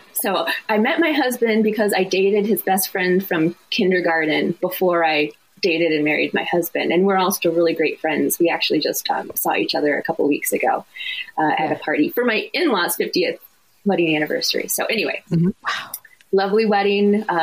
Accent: Ohio, United States; born there; now in Wisconsin, United States; So, well, I was born in Ohio. But I now live in Wisconsin, and in between there were several moves as well.

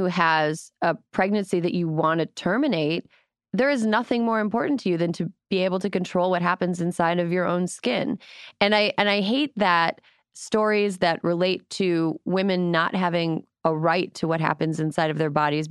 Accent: Wisconsin, United States; I never use Facebook anymore except to see what people from my hometown are up to. And somebody from my hometown posted a news story from Barron, Wisconsin, which is from my neck of the woods in the state.

